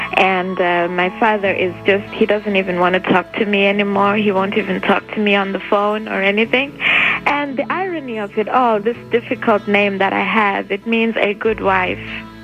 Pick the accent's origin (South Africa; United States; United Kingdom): South Africa; Oh, well, I'm from South Africa.